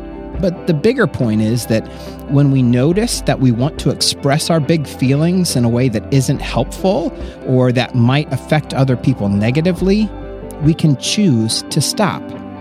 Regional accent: Florida, United States; I told you before that I grew up in Florida, and I checked the weather forecast for my old hometown.

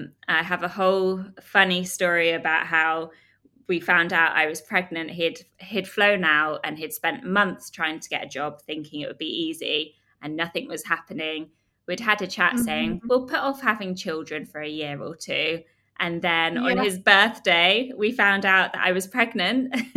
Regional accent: Cheltenham, South West England, United Kingdom; also born or lived in London; now in Dubai, United Arab Emirates; My hometown is about 100 miles from London, so a smaller place called Cheltenham, which is to the west of England. But I lived in London for most of my adult life.

